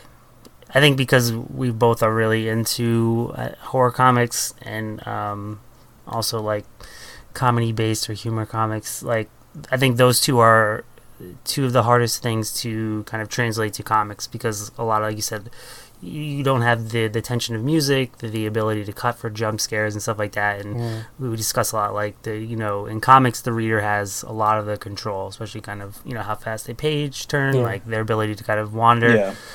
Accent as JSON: {"language": "English", "region": "Northeast", "country": "United States", "tie": "born or raised there", "said": "Growing up in the Northeast"}